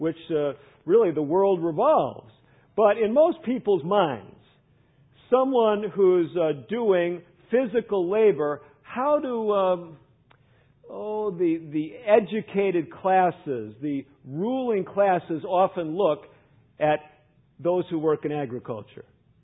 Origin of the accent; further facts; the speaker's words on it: Chicago, Illinois, United States; where I grew up in Chicago, one of the coveted jobs of my peers was to work for an organization called UPS.